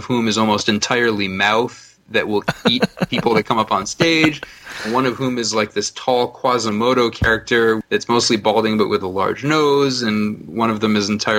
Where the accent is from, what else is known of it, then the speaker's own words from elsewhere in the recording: East Greenwich, Rhode Island, United States; What I take my friends to, because I grew up in East Greenwich, is I would go down the street to Hilltop Creamery